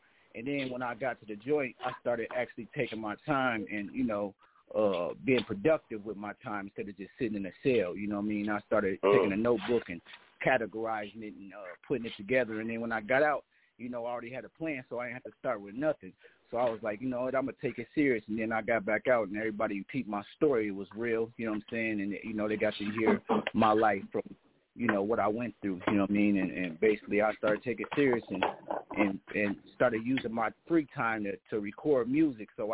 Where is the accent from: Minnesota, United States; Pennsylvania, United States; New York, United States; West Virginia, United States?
Minnesota, United States; Minneapolis; I'm from Minneapolis, Minnesota, North Side, man. You know, raised up, man.